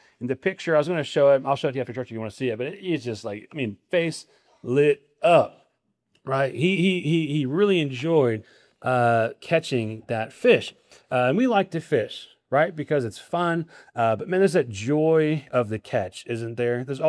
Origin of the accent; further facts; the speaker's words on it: Nebraska, United States; When I was a kid growing up in Nebraska, I had a friend who lived near a lake.